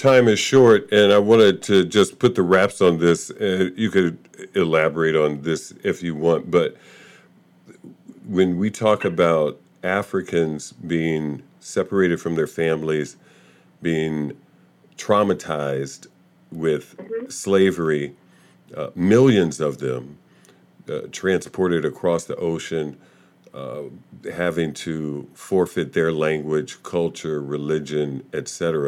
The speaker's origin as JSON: {"language": "English", "town": "Chicago", "region": "Illinois", "country": "United States", "tie": "born or raised there", "said": "when I talk to children about me growing up in Chicago and going into Cicero, which is a suburb of Chicago, mostly white"}